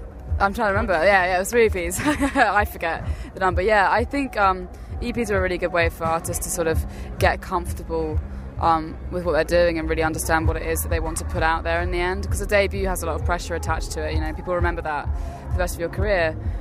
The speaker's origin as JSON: {"language": "English", "region": "South East England", "country": "United Kingdom", "tie": "born or raised there", "lives_now": "London, United Kingdom", "said": "I'm part Finnish. From my dad, and part Finnish, part Scottish, part English, but I grew up in Hampshire, and now I live in London, spent a bit of time in Brighton, so I've kind of been moving around."}